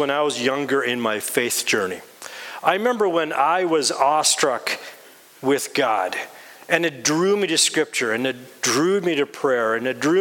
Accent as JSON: {"language": "English", "town": "Edmonton", "region": "Alberta", "country": "Canada", "tie": "born or raised there", "also_born_or_lived": "Manitoba", "said": "I'm a prairie boy, so I was raised in Edmonton. And so Edmonton, I was actually raised about three blocks away from Refinery Row."}